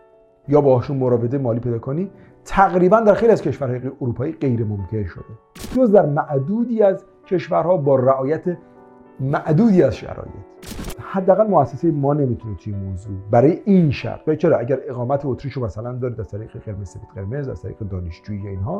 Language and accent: Persian; Iran; میشه مثلا ما که ایرانی هستیم از خارج از کشور وام بگیریم؟